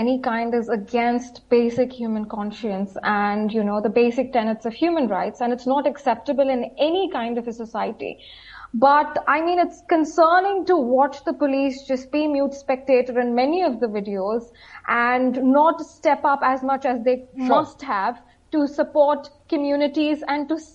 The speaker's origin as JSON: {"language": "English", "country": "India", "said": "because I'm an Indian and I have never sworn allegiance to the United Kingdom."}